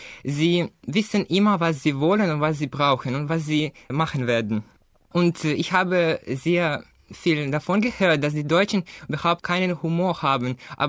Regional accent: Riga, Latvia; German is a second language; ich komme aus Lettland, aus der Hauptstadt Lettlands, Riga. Ich wurde 1998 geboren

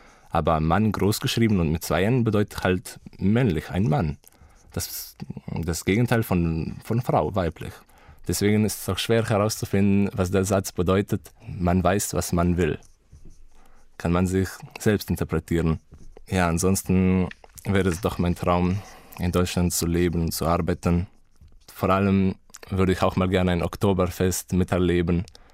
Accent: Slovenia; first language Slovenian; German is a second language; ich komme aus Slowenien, wurde im Jahr 1999 geboren und ich lerne Deutsch schon seit ich klein bin, schon so seit dem 6. Lebensjahr.

